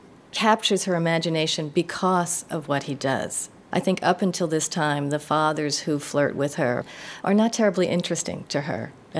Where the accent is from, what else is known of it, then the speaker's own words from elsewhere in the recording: New York, United States; And, you know, growing up on Long Island, you grow up with that terrible bias that there are other cities in the world, but not really.